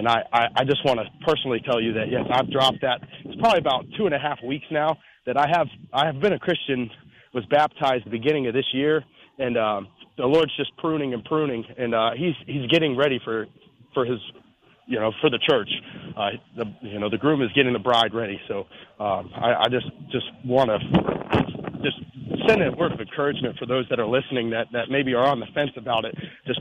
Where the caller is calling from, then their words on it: Jacksonville, Florida, United States; I'm from Jacksonville, Florida.